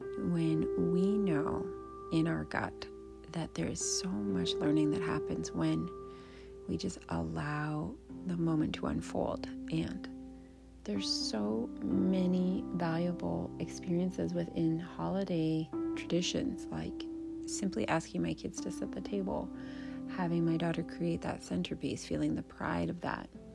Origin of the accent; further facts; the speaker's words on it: Canada; now in United States; I grew up in Canada and had the opportunity to celebrate Thanksgiving visiting family members in the United States as a child, and always had such a wonderful time. And now that I live in the United States, both my children were born here.